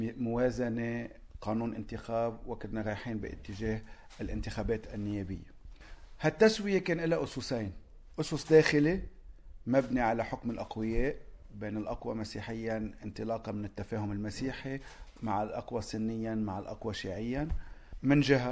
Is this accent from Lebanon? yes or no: yes; Lebanon; أنا كلبناني